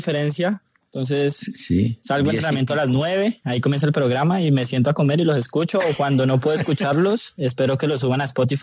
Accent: Carmen de Apicalá, Tolima, Colombia; De Apicalá, no diga que soy de Melgar porque mi mamá se vuelve loca.

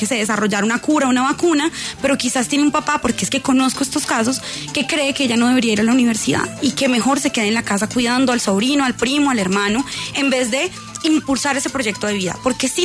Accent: Colombia; yo estoy segura de que somos la mayoría de Colombia.

